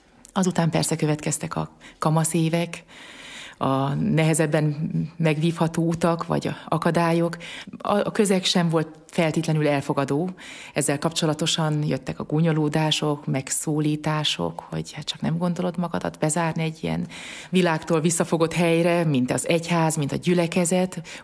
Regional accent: Megyaszó, Borsod-Abaúj-Zemplén, Hungary; Én Megyaszón nőttem fel, a szülőfalu Megyaszó, és a családi házunk a parókia szomszédságában volt

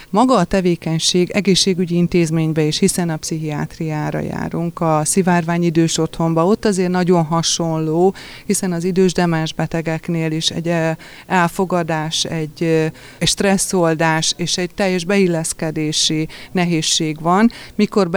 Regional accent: Nyíregyháza, Szabolcs-Szatmár-Bereg, Hungary; mi nyíregyháziak vagyunk, tehát akik Nyíregyházán itt dolgozunk, mi nyíregyháziak vagyunk

